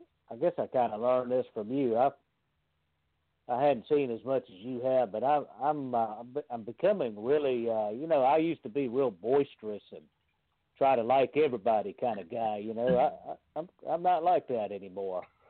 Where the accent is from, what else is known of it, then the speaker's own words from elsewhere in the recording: South Carolina, United States; I don't trust Lindsey Graham, and I'm from South Carolina, but I think Nunes is for real.